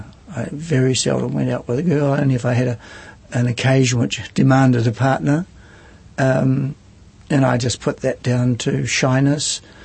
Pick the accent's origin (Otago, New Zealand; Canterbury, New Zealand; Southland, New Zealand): Otago, New Zealand; also born or lived in Auckland; I was born in 1931 in Otago and spent all my life in Otago until I finished university in 52. And then went to Auckland for teacher training and more or less have and stayed there